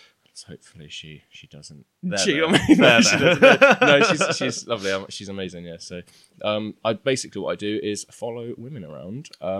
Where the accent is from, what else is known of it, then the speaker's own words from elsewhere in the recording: South West England, United Kingdom; I'm from Devon. Then I lived on, that's why I don't sound like, I don't have a Welsh accent.